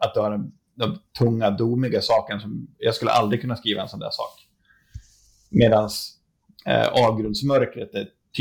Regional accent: Dalarna County, Sweden; vi kommer från Dalarna

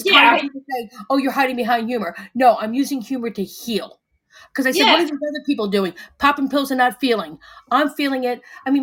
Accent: Florida, United States; now in United Kingdom; especially living here, I live in Northern Ireland, and they hear I'm from Florida, and they're like, what the hell are you doing here?

